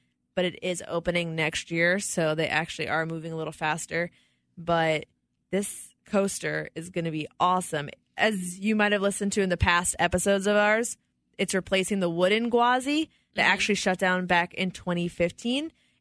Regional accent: Bradenton, Florida, United States; The first one I'm going to say is the beloved for me in my hometown of Bradenton, Florida, Hunsader Farms.

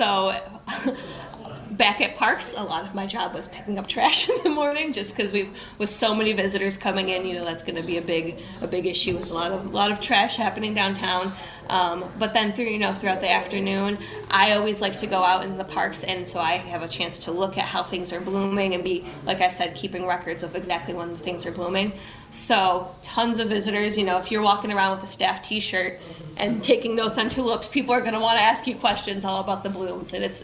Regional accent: Chicago, Illinois, United States; Like I said, I grew up in the Chicago area, so I was like, the traffic can't be that bad.

